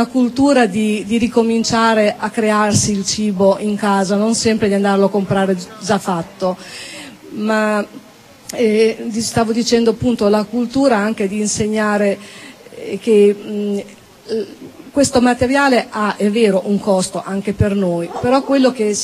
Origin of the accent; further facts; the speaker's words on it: Pesaro, Marche, Italy; io come vi dicevo sono di Pesaro